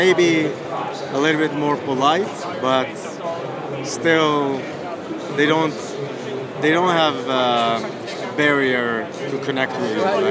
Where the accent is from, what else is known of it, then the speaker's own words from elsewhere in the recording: Israel; English is a second language; we've been living all our lives in Israel.